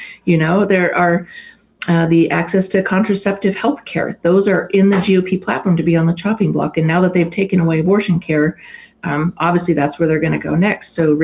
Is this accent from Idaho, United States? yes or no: yes; Pocatello, Idaho, United States; now in Boise, United States; I'm a fourth generation Idahoan. I was born and raised over in Pocatello in eastern Idaho.